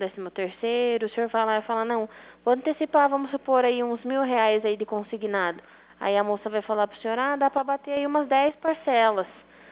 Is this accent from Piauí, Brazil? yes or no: no; Itapetininga, São Paulo, Brazil; Eu sou daqui de Itapetininga. Pra falar a verdade.